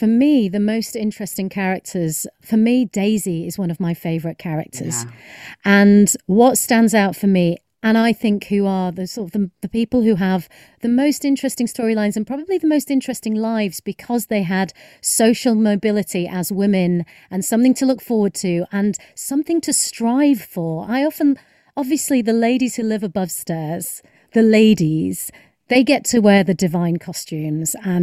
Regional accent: United Kingdom; So as a British person who has been to America a few times

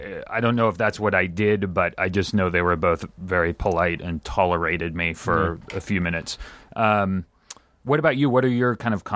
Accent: Germany; moved away; Actually 100% German. I was born and raised in Germany

